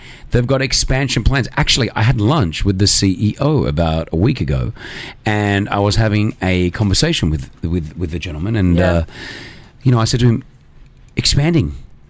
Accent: Australia; I come from Australia.

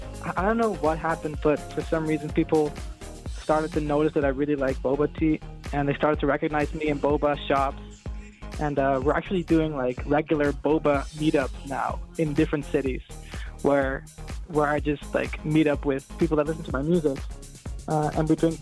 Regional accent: Netherlands; I think growing up in Holland, everyone is always very down to earth.

